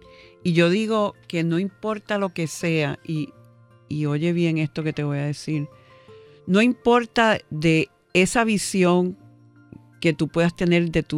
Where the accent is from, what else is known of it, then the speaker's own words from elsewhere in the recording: Puerto Rico; now in United States; Yo amo a Puerto Rico, soy puertorriqueña de pura cepa y cada vez más me siento orgullosa de nuestra gente. Estando todos estos años en Estados Unidos, me he dado cuenta que nosotros los boricuas somos bien cariñosos, bien amorosos.